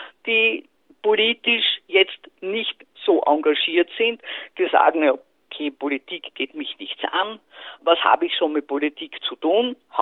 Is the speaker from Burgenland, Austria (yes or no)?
yes; Burgenland, Austria; wenn ich jetzt an mein Heimatbundesland Burgenland denke